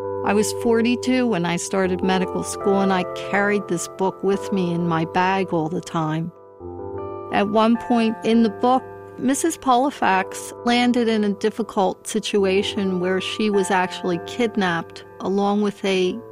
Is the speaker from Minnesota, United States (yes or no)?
no; Philadelphia, Pennsylvania, United States; now in Lansdale, United States; I live in Lansdale, Pennsylvania, but I grew up in Philadelphia, and I lived there most of my life.